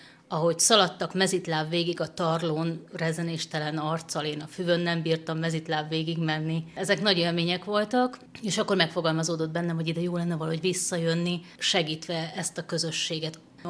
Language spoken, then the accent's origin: Hungarian; Budapest, Hungary; pedig Budapesten nőttem föl, utaztam én a metrón, meg a hetes buszon korábban is